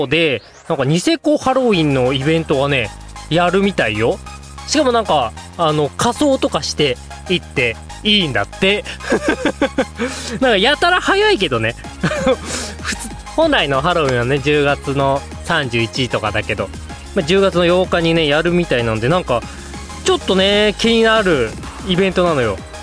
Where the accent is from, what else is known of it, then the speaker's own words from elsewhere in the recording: Hokkaido, Japan; 私の地元北海道